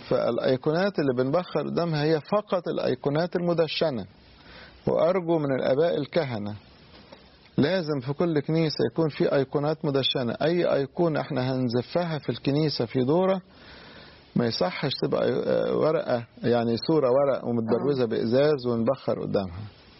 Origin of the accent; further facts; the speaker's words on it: Upper Egypt, Egypt; في بعض البلاد عندنا في الصعيد عايمة على كنوز من الآثار